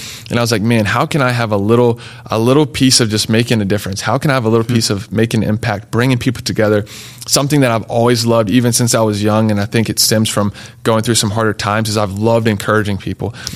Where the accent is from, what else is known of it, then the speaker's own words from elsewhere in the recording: Raleigh, North Carolina, United States; But yeah, I grew up in Raleigh, North Carolina.